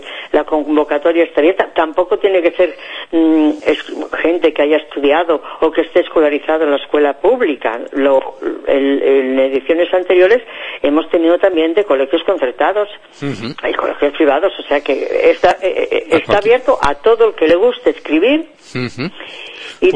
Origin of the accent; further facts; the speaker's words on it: Asturias, Spain; now in Aranjuez, Spain; Sí, yo soy asturiana, vivo en Aranjuez, pero soy asturiana.